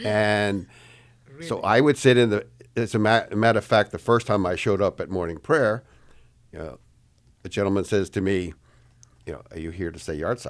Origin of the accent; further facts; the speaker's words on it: New Jersey, United States; born there; now in Nashua, United States; when I was born in New Jersey